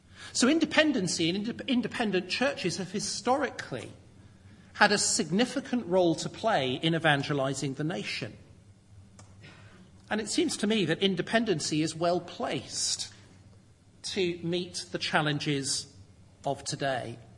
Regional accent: Birmingham, West Midlands, United Kingdom; In my hometown, Birmingham

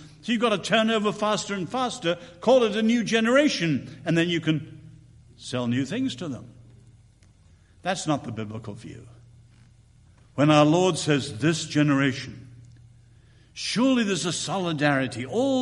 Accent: China; also born or lived in India; I grew up under Buddhism in China.

